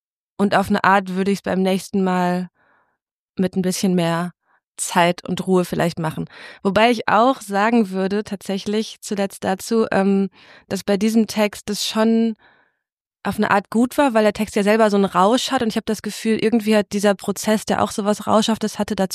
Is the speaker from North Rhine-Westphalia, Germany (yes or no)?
yes; North Rhine-Westphalia, Germany; Also ich bin da aufgewachsen im Ruhrgebiet